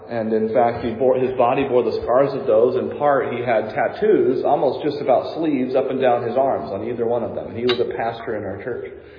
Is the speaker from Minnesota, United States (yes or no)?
no; New Hampshire, United States; born or raised there